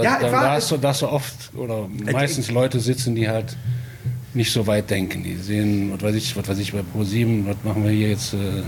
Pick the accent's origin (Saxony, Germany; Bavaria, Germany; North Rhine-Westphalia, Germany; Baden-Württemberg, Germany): North Rhine-Westphalia, Germany; Bonn; now in Königswinter, Germany; Ja, in Bonn, im 7. Gebäude aufgewachsen.